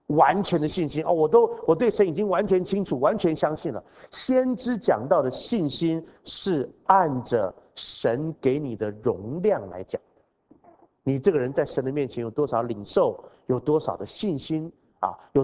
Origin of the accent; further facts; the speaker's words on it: Taiwan; 我们台湾都有那个民间的那种故事啊